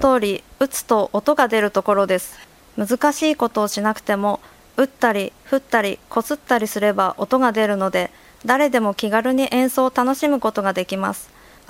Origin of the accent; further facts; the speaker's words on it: Ishikawa, Japan; moved away as an adult; now in Wakayama, Japan; 私は石川県出身で、結婚を機に和歌山市で暮らしています。